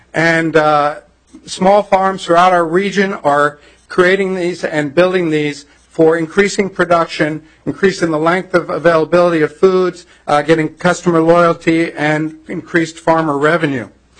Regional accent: Findlay, Minnesota, United States; The first one that was built was in Findlay, Minnesota, my hometown, and I was part of the building of it.

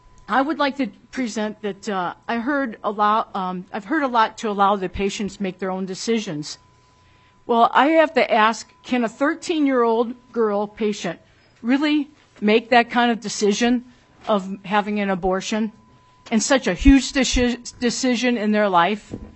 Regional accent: South St. Cloud, United States; I ask for your support also because of the fact that I'm from South St. Cloud, and there is a lot of sex trafficking going on.

